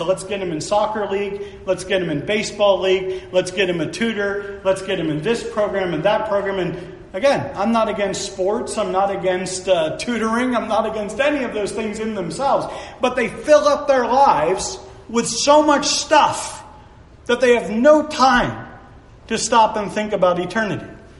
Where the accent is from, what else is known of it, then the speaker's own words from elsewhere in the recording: Pennsylvania, United States; Oh, I'm from Pennsylvania.